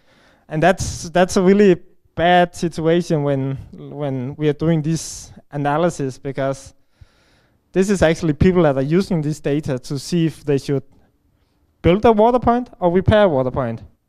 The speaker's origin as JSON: {"language": "English", "country": "Denmark", "said": "I'm from Denmark, and I have also been facing problems in Denmark"}